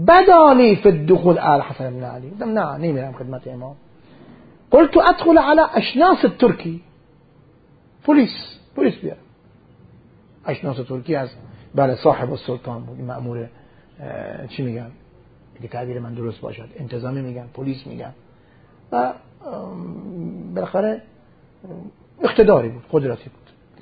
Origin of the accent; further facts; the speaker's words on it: Qom, Iran; من اهل قم هستم، بالاخره هجرت کردم آمدم نجف